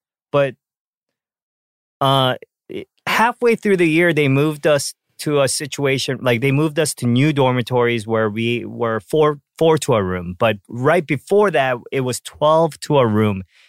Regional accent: Canada; when I was growing up in Canada, I think I was like 12, 13. I was at a private school.

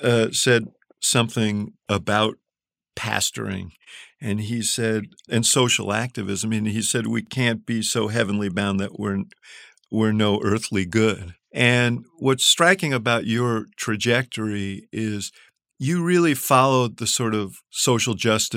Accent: New York, United States; And I remember this because I grew up in New York.

